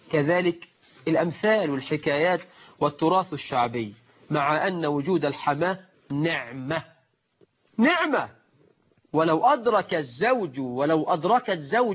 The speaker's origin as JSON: {"language": "Arabic", "country": "Egypt", "said": "ده مثل عندنا في مصر. يقول لك ربي يا خيبة للغيبة، ده مثل برضه مصري."}